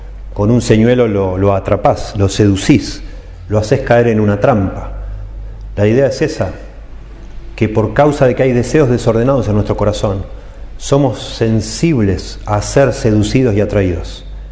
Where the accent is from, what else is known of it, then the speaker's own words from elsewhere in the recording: Italy; Spanish is a second language; Pero no es porque soy italiano